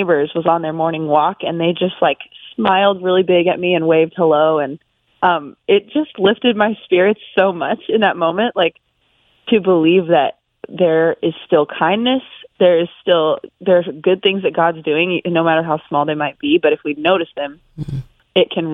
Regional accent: Colorado Springs, Colorado, United States; now in Nashville, United States; So, I mean, I grew up in Colorado Springs.

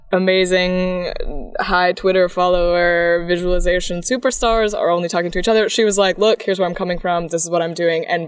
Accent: United States; I'm American, so maybe I have a little bit of a bias

